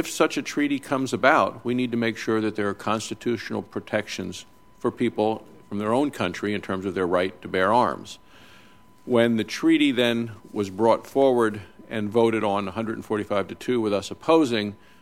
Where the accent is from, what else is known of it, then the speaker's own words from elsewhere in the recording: Wyoming, United States; And for the people of my home state in Wyoming